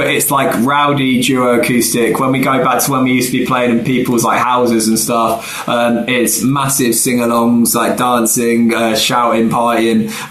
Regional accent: Derby, East Midlands, United Kingdom; I mean, I know Sheffield well because I'm from Derby.

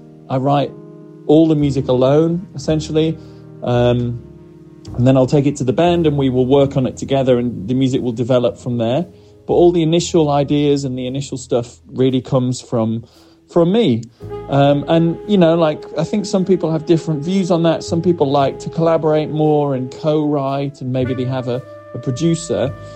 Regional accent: Yorkshire and the Humber, United Kingdom; moved away; growing up in North Yorkshire, in the Yorkshire Dales specifically.

